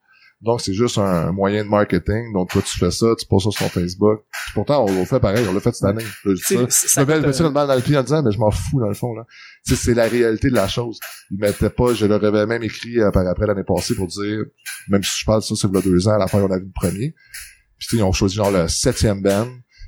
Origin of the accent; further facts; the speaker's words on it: Montreal, Quebec, Canada; Tu sais, tout le temps, je suis de Montréal